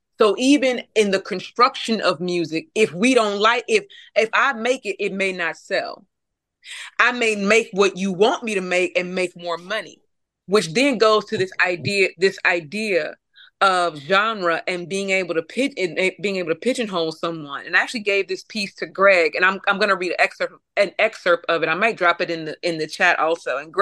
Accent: St. Louis, Missouri, United States; Now, see, with … being from my home, being raised in my hometown, I believe it was Soul Dad. So, Sumner. She actually went to Sumner. And the school and St. Louis loves hyping her up.

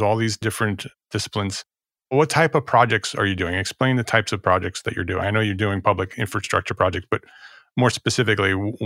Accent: New Jersey, United States; now in New York, United States; being born and raised in New Jersey and living most of my adult life in New York, just north of New York City

